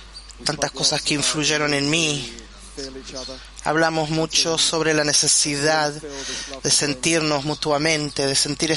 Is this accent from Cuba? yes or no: no; Moscow, Russia; soy de Moscú.